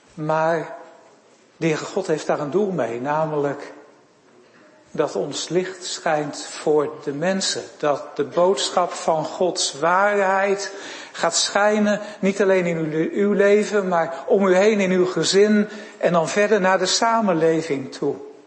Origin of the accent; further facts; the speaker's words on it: Weststellingwerf, Friesland, Netherlands; waar ik vandaan kom, in West-Ellingwerf, daar heb je er ook meer sporen van dan in de rest van Nederland.